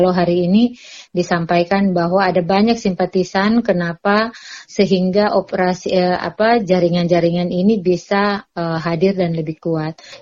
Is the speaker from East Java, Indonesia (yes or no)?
no; Poso, Central Sulawesi, Indonesia; Karena itu bagi kami orang Poso, sebenarnya apa yang terjadi di Poso hari ini bukan lagi soal perdamaian.